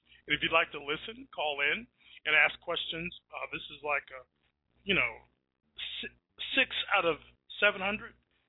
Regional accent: Virginia, United States; And I'm going to mention Virginia since I am from Virginia.

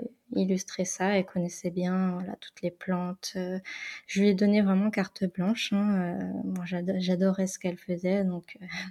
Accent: Brittany, France; en tant que bretonne, moi, c'est vraiment des fleurs qu'on retrouve partout en Bretagne. Donc, c'est quelque chose qui fait appel à mon enfance

